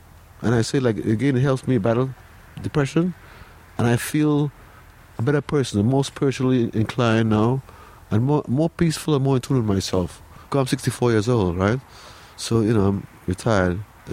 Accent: Trinidad & Tobago; I was born in Trinidad

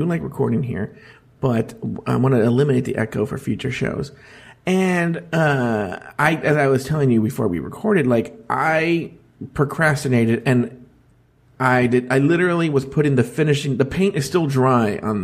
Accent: Rogers, Arkansas, United States; I'm from Arkansas? From Rogers, Arkansas? I don't drink Mountain Dew.

